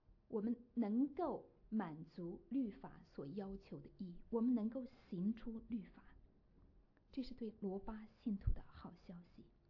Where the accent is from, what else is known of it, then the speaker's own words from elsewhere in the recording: China; 因为我们从中国来的人，你都知道我们这个年龄我们只能生一个孩子